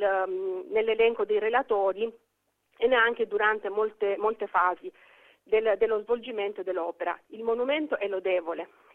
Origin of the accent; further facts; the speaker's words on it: Albania; io come albanese, ma tutti noi albanesi, Integra Onlus vi ha dato una bara bianca in mano